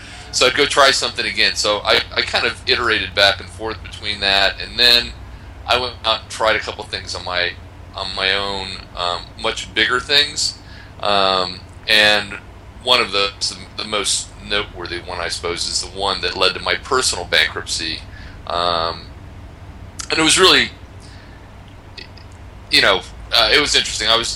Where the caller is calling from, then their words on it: Poland; I am talking to you from Poland.